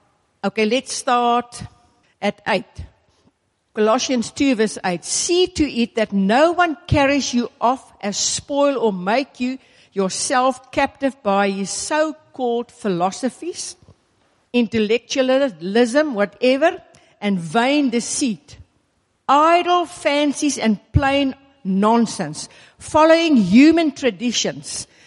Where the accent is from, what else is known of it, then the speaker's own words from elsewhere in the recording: Pretoria, Gauteng, South Africa; now in Polokwane, South Africa; I am from Pretoria.